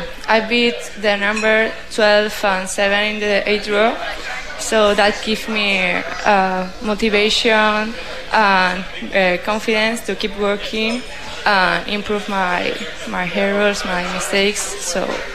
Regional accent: Spain; English is a second language; because I'm from Spain, so it's more difficult for me than for other people.

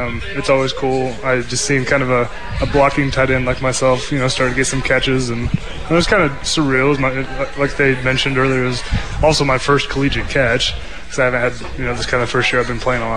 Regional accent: Kansas City, United States; I'm from Kansas City area, so I got a lot of people that are going to come watch, and I'm really excited.

